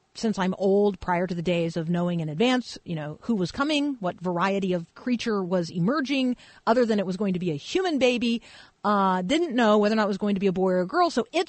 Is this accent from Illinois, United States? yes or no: no; Muncie, Indiana, United States; born there; Mine comes from the state of Indiana. I was born in Muncie.